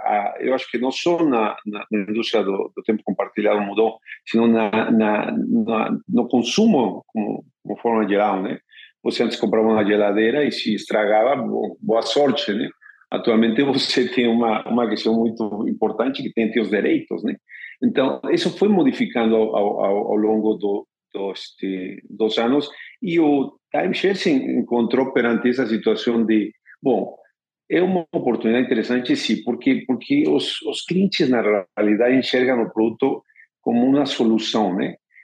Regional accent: Mexico; Portuguese is a second language; E eu sou mexicano, né?

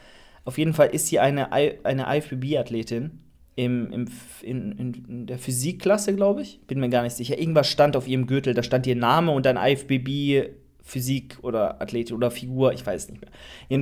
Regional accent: Karlsruhe, Baden-Württemberg, Germany; bei uns in Karlsruhe, wir sind sehr nah an Frankreich

